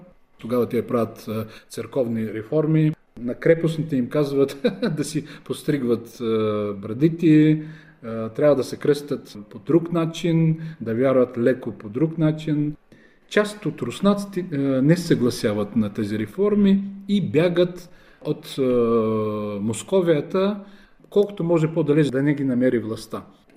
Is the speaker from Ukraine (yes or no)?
yes; Suvorovo, Odesa Oblast, Ukraine; И аз като малък много чувах за тия истории, понеже аз съм роден в Суворово, а Вилково е 50-60 км от моето селище